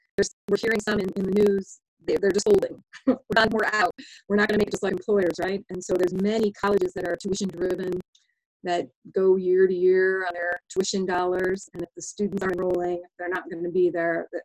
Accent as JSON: {"language": "English", "town": "Chicago", "region": "Illinois", "country": "United States", "tie": "born or raised there", "said": "I'm about 2 hours south of Chicago, that's my hometown, and I'm with Illinois Central College"}